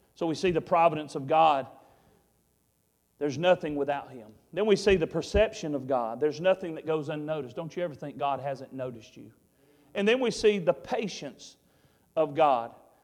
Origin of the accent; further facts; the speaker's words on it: Hampton, United States; I said, well, I grew up in Hampton.